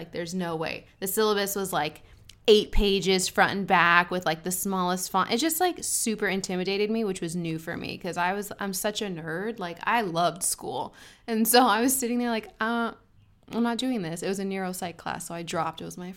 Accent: Arcadia, California, United States; Southern California, Arcadia. Good old Arcadia. I love Arcadia. That's a nice little town.

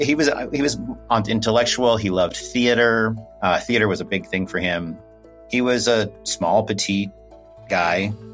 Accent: Wyoming, United States; Growing up in Wyoming, there wasn't a single gay bar.

